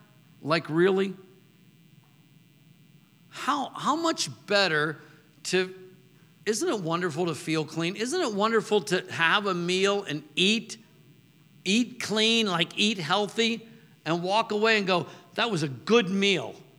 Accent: United States; Like right here, here's my card. I'm an American, and I can have a lot of opinions and, you know, unverified whatever.

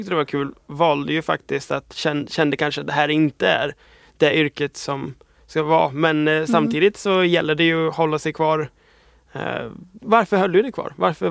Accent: Småland, Sweden; jag är från Småland från början så att det är en bit bort

